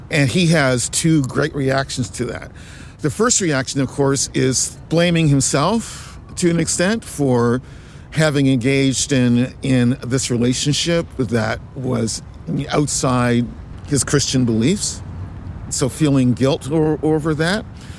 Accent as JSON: {"language": "English", "region": "Nova Scotia", "country": "Canada", "tie": "born or raised there", "said": "growing up in Nova Scotia, growing up in Canada, I also imbibed a degree"}